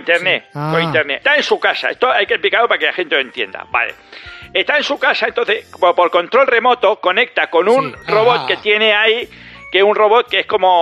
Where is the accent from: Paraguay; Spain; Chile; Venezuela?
Spain; porque somos españoles.